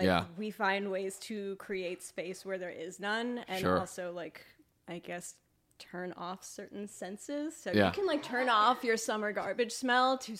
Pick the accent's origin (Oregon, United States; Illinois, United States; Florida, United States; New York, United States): New York, United States; And, you know, I grew up in New York. I did the New York grind for a while